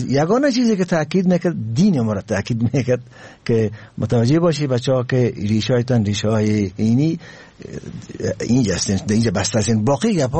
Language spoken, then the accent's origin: Persian; Kunduz, Afghanistan; also born or lived in Kabul; من در ولایت کابل تولد شدم، فقط یک هفته اول اونجا بودم، مرا بردن قربان برای خانواده طرف قندوز رفتیم، ولایت قندوز. ولایت قندوز من 17 سال اول زندگی خود زندگی کردم.